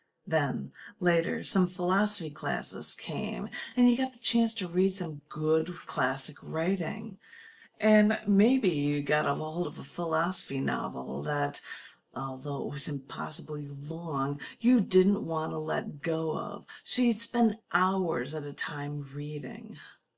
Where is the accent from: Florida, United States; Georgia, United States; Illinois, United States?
Illinois, United States; Chicago; share with you a poem just because it's for my Chicago reference, because I like you guys and I like my hometown and I like my skyscrapers.